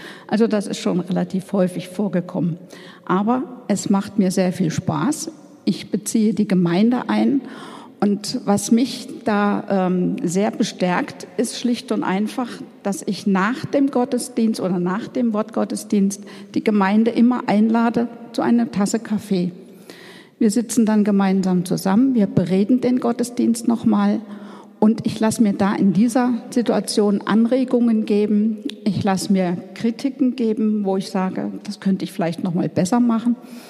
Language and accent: German; Zella-Mehlis, Thuringia, Germany; Ich komme aus Zellermelis von der Christkönigskirche. Und wir gehören zur St. Marienkirche in Meiningen seit einigen Jahren.